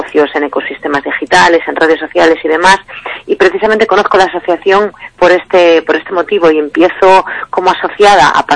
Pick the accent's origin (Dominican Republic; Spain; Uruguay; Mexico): Spain; Galicia; also born or lived in Madrid; yo volvía de Madrid, aunque soy gallega, estuve 10 años trabajando en Madrid, regresé a Galicia